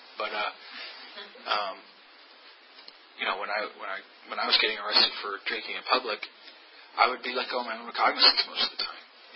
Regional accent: Virginia, United States; But I grew up in Fairfax County, and there was pretty much a drug counselor behind every bush.

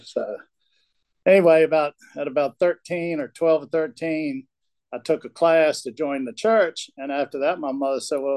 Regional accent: Charlottesville, Virginia, United States; I was born and raised down in Charlottesville. So I lived there till I was 30, did a fair amount of damage there.

